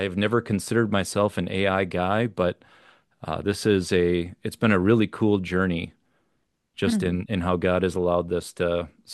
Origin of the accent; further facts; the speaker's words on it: Wisconsin, United States; I'm from Wisconsin, but winters are always a little tough.